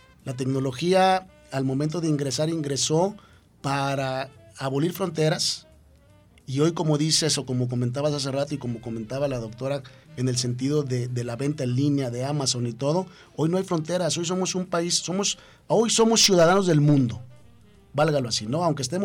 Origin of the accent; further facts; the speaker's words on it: Mexico; nosotros como mexicanos